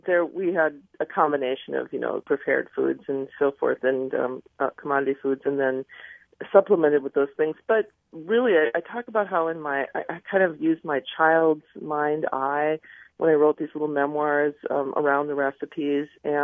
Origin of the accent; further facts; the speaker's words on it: Wahpeton, North Dakota, United States; I grew up in Wahpeton, North Dakota. It's on the border of Minnesota and just a few miles above the South Dakota border. My home reservation is in the middle of North Dakota on the Canadian border.